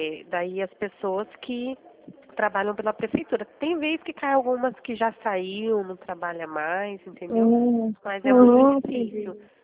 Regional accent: Cosmópolis, São Paulo, Brazil; Oi, eu sou da cidade de Cosmópolis.

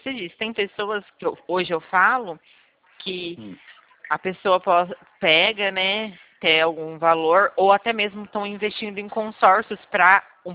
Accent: Presidente Prudente, São Paulo, Brazil; A gente é de Presidente Prudente.

